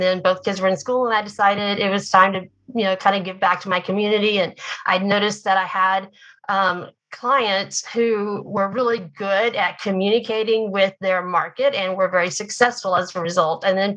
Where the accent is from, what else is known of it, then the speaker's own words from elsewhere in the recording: Oklahoma, United States; I grew up in Oklahoma. I live here in Oklahoma now.